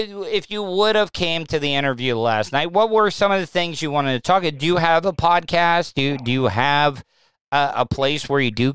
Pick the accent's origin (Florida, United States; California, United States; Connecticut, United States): Florida, United States; I grew up in Florida. I was a hunter.